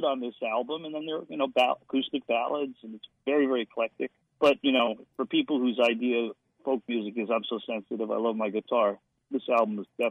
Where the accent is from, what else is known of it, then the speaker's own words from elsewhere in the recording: New York, United States; also born or lived in Philadelphia; I'm an Easterner. I grew up in New York and Philadelphia.